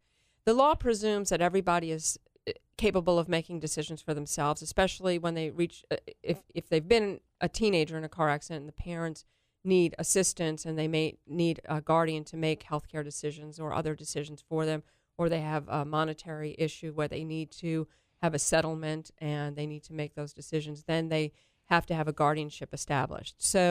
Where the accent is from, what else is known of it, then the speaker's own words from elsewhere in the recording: New York, United States; growing up in New York, I returned back there to be with my family and went to the St. John's University School of Law.